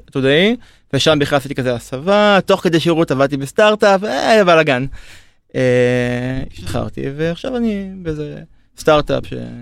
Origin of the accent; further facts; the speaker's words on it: Ma'alot, Northern District, Israel; now in Nahariya, Israel; אני עובד פה בתל אביב. אוקיי. אני במקור ממעלות, עכשיו גר בנהריה.